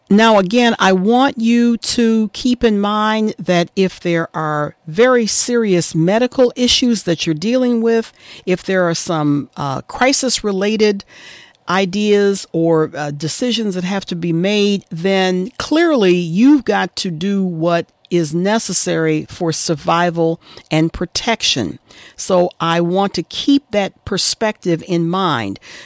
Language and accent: English; Detroit, Michigan, United States; and my hometown of Detroit, it's now a whopping 2 degrees.